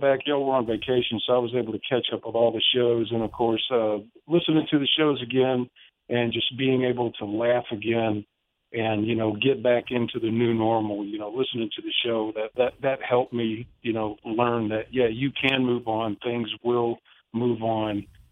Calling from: Pennsylvania, United States; I'm calling from Pennsylvania.

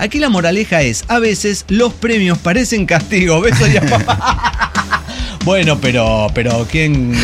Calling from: Santa Rosa, La Pampa, Argentina; de Santa Rosa, La Pampa, Argentina.

